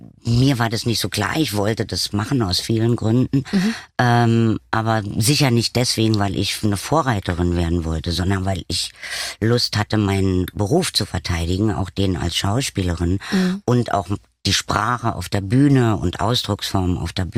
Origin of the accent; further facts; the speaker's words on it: Germany; dann bin ich natürlich in der DDR groß geworden